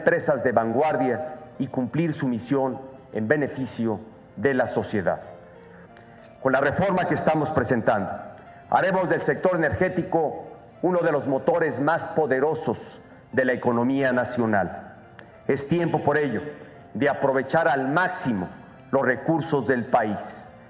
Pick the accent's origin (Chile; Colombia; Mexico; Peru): Mexico; presidente de la República y como mexicano, tengo la firme convicción de que México tiene ante sí una de las oportunidades más importantes de los últimos años